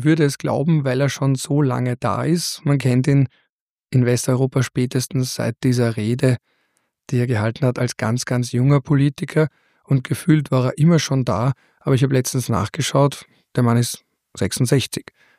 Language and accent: German; Austria; gerade als Österreicher finde ich ja Präambel immer so spannend, weil wir in Österreich ja eben keine Präambel haben.